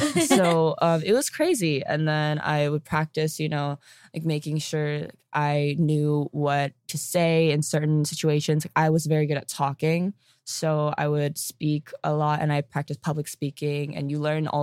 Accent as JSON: {"language": "English", "country": "United States", "said": "But I was like, I'm just American."}